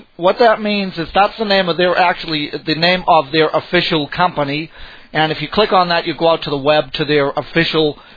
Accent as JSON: {"language": "English", "town": "Sacramento", "region": "California", "country": "United States", "said": "I'm from Sacramento, California."}